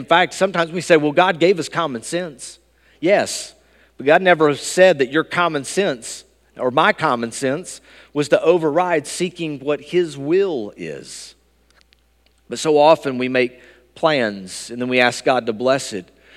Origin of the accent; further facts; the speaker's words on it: Bristol, Tennessee, United States; It was a small gas station in my hometown of Bristol, Tennessee